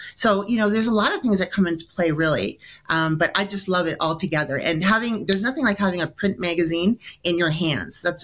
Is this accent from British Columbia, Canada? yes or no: no; Toronto, Ontario, Canada; I'm actually Canadian. I'm from Toronto.